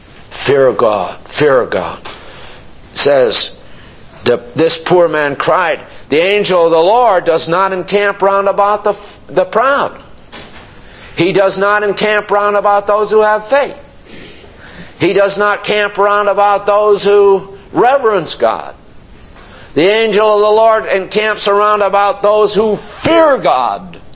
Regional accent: New England, United States; I come from New England. Don't tread on me.

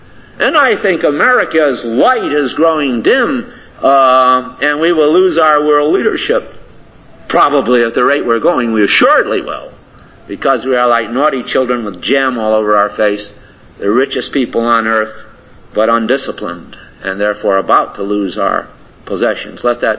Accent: United States; I am an American, so I can speak about the Americans.

